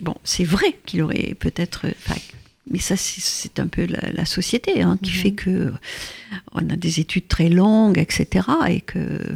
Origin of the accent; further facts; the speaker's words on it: France; Je suis française, on est à Paris, là.